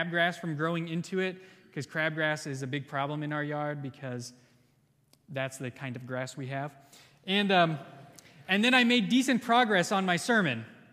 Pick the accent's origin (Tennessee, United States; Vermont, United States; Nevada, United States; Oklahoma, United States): Oklahoma, United States; And I grew up in Oklahoma.